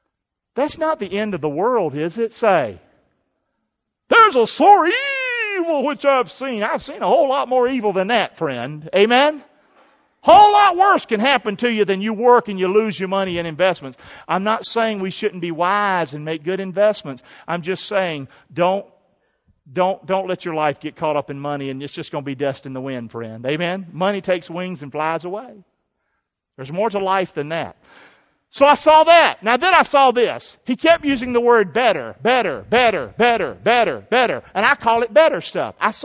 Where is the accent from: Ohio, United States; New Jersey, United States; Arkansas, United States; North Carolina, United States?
North Carolina, United States; Rockingham; born or raised there